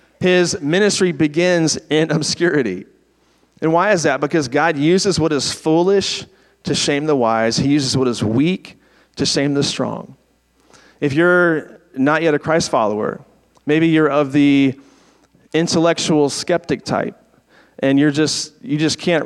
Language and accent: English; Virginia, United States; now in Texas, United States; I'm from Virginia, where we always make fun of West Virginia.